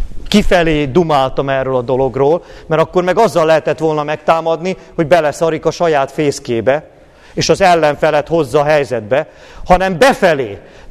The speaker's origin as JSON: {"language": "Hungarian", "town": "Subotica", "region": "Vojvodina", "country": "Serbia", "said": "Mellesleg én délvidéki magyar vagyok, szabadkai születésű."}